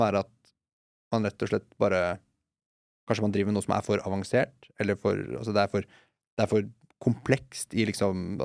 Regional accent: Moss, Østfold, Norway; når jeg vokste opp i Moss, så var det var aldri mangel på kultur

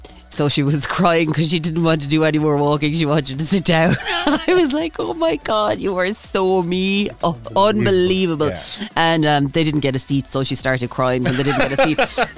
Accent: Munster, Ireland; And their dad is from Kildare and obviously I'm from Kerry

